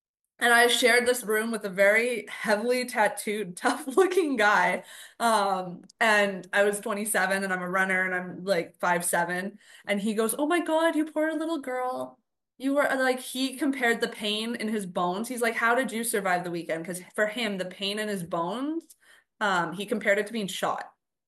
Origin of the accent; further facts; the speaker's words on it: Ontario, Canada; moved away; I ended up moving 3,600 kilometers away, so to the other side of Canada, because I'm originally from Ontario.